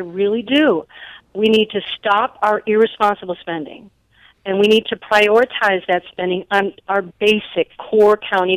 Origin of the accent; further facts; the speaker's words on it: Buffalo Grove, Illinois, United States; Oh, okay. Buffalo Grove.